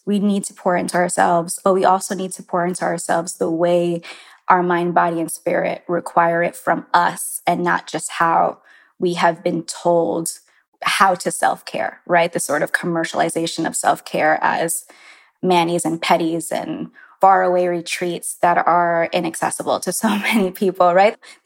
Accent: Orlando, Florida, United States; also born or lived in Puerto Rico; now in New York, United States; I was born in New York, but I left when I was really young to Puerto Rico and then to Florida. But I grew up in Orlando identifying as Nuyorican because my parents were very Nuyorican. And then I moved to New York after high school.

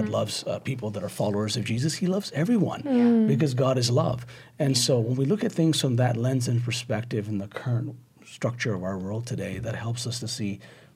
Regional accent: Pakistan; born there; As a Muslim, I grew up with a totally different concept of culture. And I was born in Pakistan.

